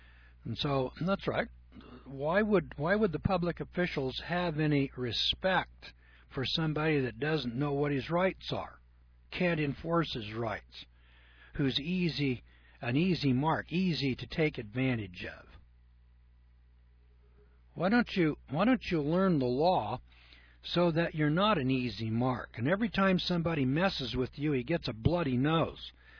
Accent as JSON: {"language": "English", "town": "Eureka", "region": "California", "country": "United States", "also_born_or_lived": "Arcata", "said": "there's another school there, Fortuna, Arcata, Eureka, and Ferndale were in the competition, and I was from Eureka, and so I beat those other three schools. When I transferred to Arcata"}